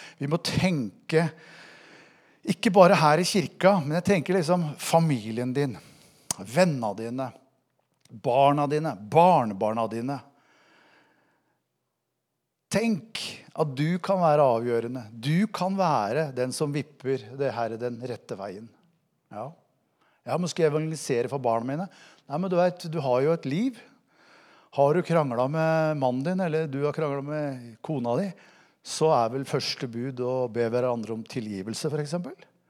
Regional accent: Innlandet, Norway; Bare det å flytte fra Skedsmokorset opp hit til Åsgreina, det var kultursjokk. Egentlig ikke, fordi at jeg kom fra Hadeland.

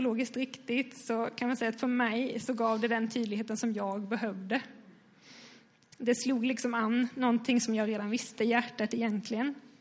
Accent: Skåne, Sweden; jag skulle flytta hem till Skåne igen där jag kommer från.

